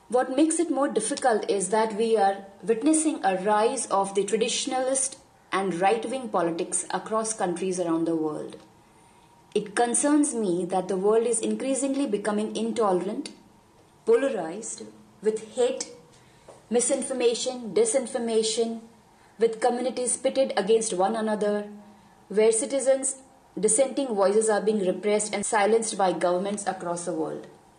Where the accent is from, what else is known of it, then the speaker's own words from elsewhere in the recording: India; I'm from India.